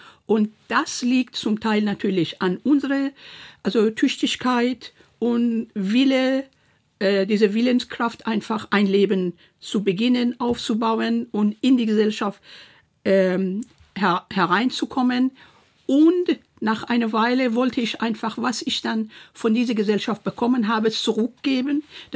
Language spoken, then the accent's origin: German; Iran; now in Germany; ich bin Deutsch-Perserin, ich bin momentan auch Perserin, aber auch Deutsche, offiziell gesehen, und kulturell natürlich sowieso, aber viele Aspekte waren in meinem Herkunftsland mir verwehrt worden.